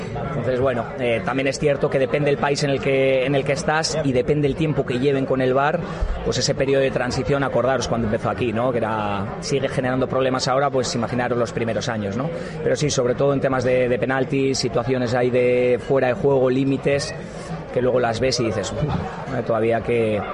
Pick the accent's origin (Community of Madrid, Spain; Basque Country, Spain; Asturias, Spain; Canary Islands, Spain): Basque Country, Spain; Basauri; Claro, soy de Basauri, he estado hasta el 2008 entrenando en Vizcaya